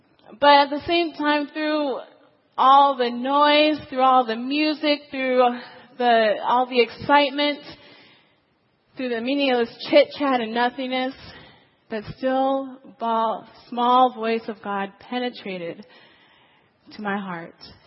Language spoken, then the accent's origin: English; Washington, United States; because I'm from Washington State